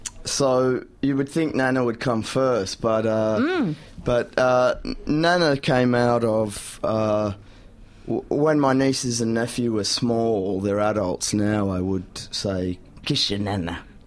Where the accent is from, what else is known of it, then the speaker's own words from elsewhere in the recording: Yarraville, Victoria, Australia; I grew up in Yarraville in the 70s, so I can say stuff like this.